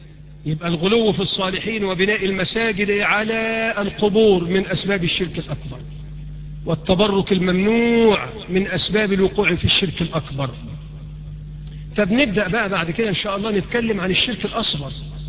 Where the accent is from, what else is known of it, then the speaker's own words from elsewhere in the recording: Egypt; اللهم اجعل بلدنا مصر بلد أمن وأمان ورخاء واستقرار